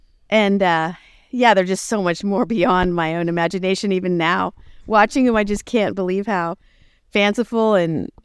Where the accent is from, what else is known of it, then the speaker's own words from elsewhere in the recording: Tulsa, Oklahoma, United States; I mean, I'm from Tulsa, you know, so she's like really wholesome